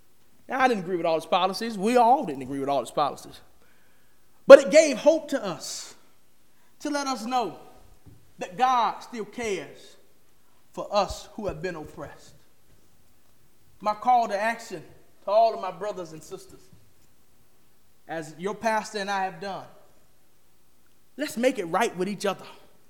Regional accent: Gastonia, North Carolina, United States; In my hometown, Gastonia, North Carolina, my father called me and my aunt called me.

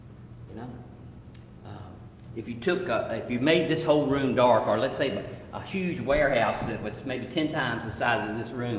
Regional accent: Prospect Hill, North Carolina, United States; So I grew up in Prospect Hill, which is kind of the corner of Alamance, Orange and Person, not far from Alamance, right there in the corner of Caswell County.

